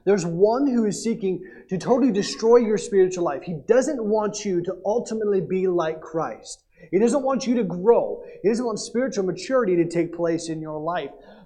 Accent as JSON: {"language": "English", "region": "Oklahoma", "country": "United States", "tie": "born or raised there", "said": "Growing up in Oklahoma, I'm like, what?"}